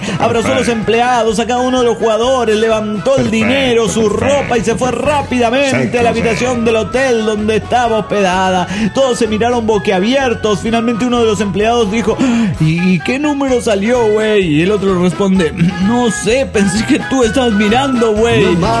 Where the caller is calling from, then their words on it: Chiapa de Corzo, Chiapas, Mexico; de Chiapa de Corzo, México.